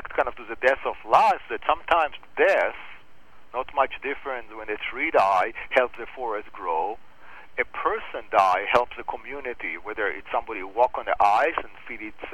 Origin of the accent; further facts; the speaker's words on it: Israel; Living in the Middle East, growing up in Israel